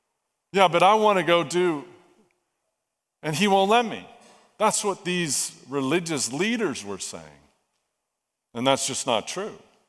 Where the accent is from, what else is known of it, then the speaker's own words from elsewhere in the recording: United States; born there; Well, I was born in America. I was born in a family that's believers.